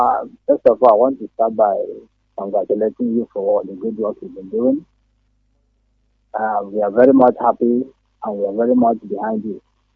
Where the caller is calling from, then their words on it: Aba, Abia, Nigeria; From Aba. From Aba.